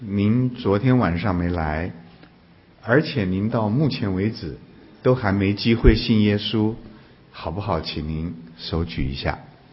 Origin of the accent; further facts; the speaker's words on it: China; 我们中国人说是安享什么晚年啊